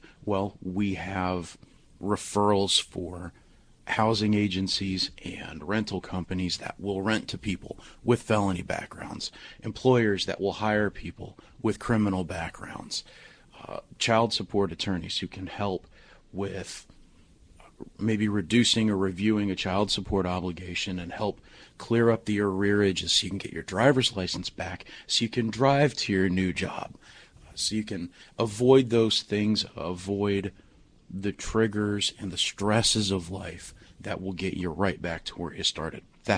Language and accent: English; Kentucky, United States; growing up in Kentucky in the Appalachian Mountains in the 90s